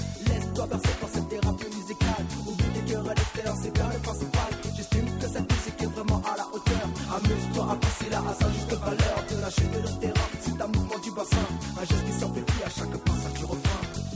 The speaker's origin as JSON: {"language": "German", "region": "North Rhine-Westphalia", "country": "Germany", "accent": "Kölsch", "said": "Ja, also ich spreche Kölsch und die anderen lernen das jetzt hier von mir."}